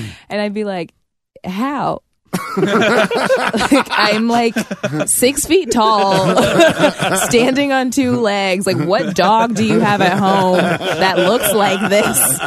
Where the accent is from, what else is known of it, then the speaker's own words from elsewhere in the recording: Indianapolis, Indiana, United States; I'm from Indianapolis, Indiana.